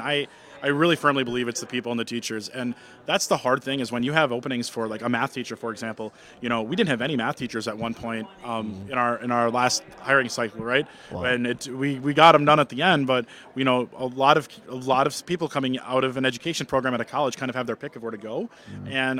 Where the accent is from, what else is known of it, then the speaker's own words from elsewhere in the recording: Wisconsin, United States; My hometown of Kidat has really invested in their portion of their tech ed space